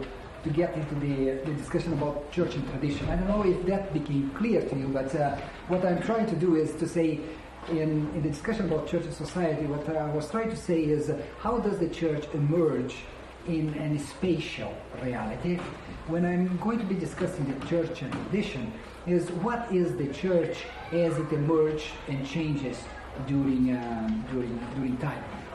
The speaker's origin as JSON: {"language": "English", "country": "Brazil", "lives_now": "Chicago, United States", "said": "And I am from Brazil, but working in Chicago for the last 9 years"}